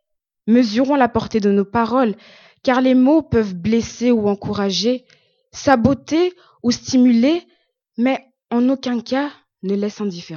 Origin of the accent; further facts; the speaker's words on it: Wallonia, Belgium; Nous pouvons d'ailleurs trouver des réactions émotives similaires chez nous en Wallonie